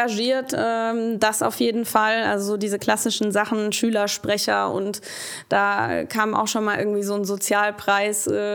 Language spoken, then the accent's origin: German; Rhineland, Germany; born there; Ich bin natürlich auch gebürtige Rheinländerin.